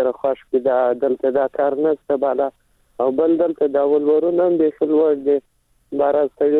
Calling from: Helmand, Afghanistan; سلام د هلمند سره

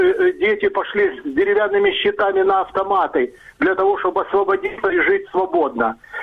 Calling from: Dnipro, Dnipropetrovsk Oblast, Ukraine; я же звоню из Днепра

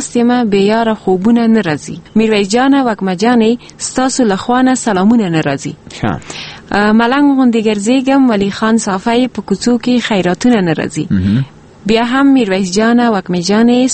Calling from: Farah, Afghanistan; د گلستان ولسوالی د بقال په کلی کی وای ټولو ته جلا جلا سلامونه وایم

